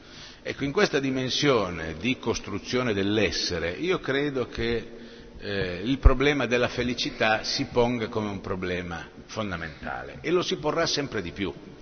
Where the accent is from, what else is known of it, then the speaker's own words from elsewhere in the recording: Rimini, Emilia-Romagna, Italy; io sono riminese di origine e amo Rimini